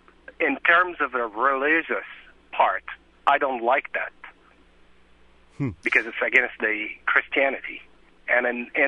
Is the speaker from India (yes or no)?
no; Canada; now in Tulsa, United States; Hi, I'm Canadian. I moved to the States here about 3 years ago.